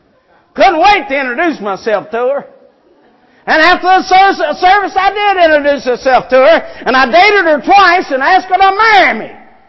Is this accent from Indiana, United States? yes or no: no; West Virginia, United States; also born or lived in Ohio / South Carolina; Born and raised in West Virginia, but got saved in Ohio, and I went to South Carolina to go to school.